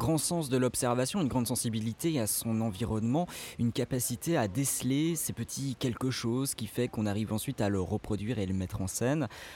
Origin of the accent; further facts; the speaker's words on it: France; now in Switzerland; Je suis français de base.